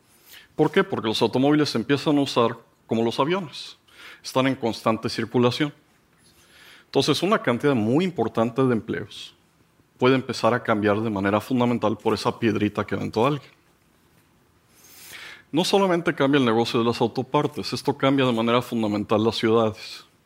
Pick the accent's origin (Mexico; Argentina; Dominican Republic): Mexico; yo soy un pobre mexicano